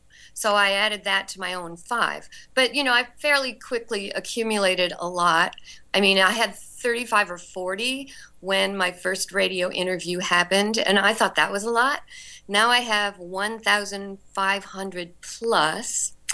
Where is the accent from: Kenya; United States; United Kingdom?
United States; Cleveland, Ohio; now in Peaks Island, United States; I grew up in Cleveland, Ohio, or outside of Cleveland, and then traveled around, mostly the United States